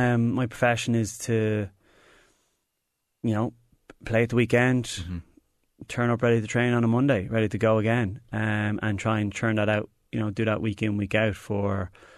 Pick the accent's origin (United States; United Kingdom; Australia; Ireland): Ireland; Leinster; I kind of wish them well as a Irish fan, but that kind of hard for me to say as a Leinster man.